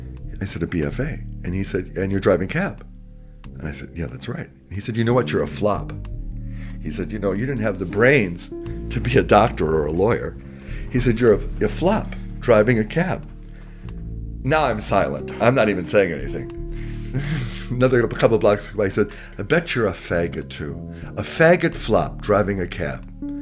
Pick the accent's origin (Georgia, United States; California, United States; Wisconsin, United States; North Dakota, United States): Wisconsin, United States; I'm fresh from Wisconsin, you know, customer's always right.